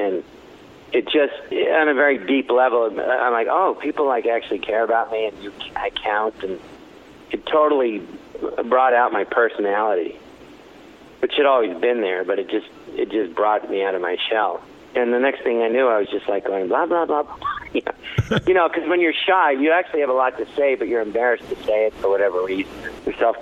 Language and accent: English; Los Angeles, California, United States; I grew up in Los Angeles, and when my dad sent me to this summer camp